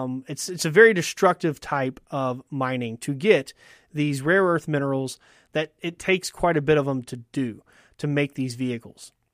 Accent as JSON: {"language": "English", "region": "Mississippi", "country": "United States", "tie": "born or raised there", "said": "And granted, growing up in Mississippi, I've never lived in a big city like Seoul."}